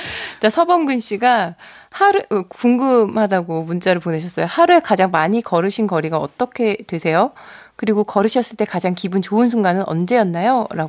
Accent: Busan, South Korea; now in Seoul, South Korea; 저는 부산 출신이거든요.

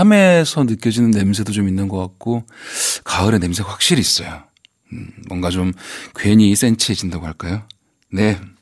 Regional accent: Yeosu, South Jeolla, South Korea; 네, 저 여수에서 왔습니다.

